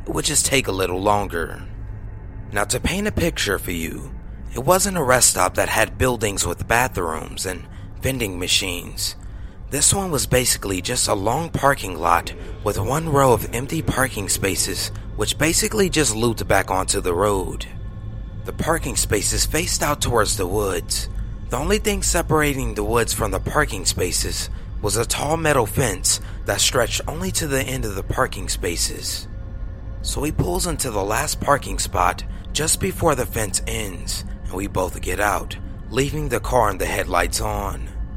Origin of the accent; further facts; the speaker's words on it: Naples, Florida, United States; now in Miami, United States; As a backstory, I live in Miami, Florida with my boyfriend. However, I grew up in Naples to be exact. That's where the rest of my family lives.